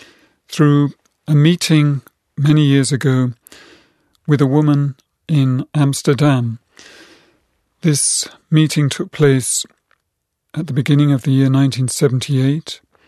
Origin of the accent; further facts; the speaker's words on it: England, United Kingdom; lived in the town where I grew up in England.